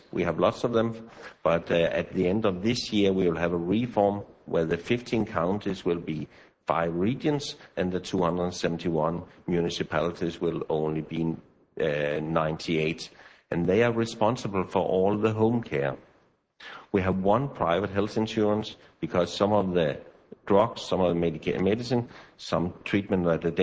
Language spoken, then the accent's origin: English; Denmark; English is a second language; that's right. They run out of letters when I was born. I'm coming from Denmark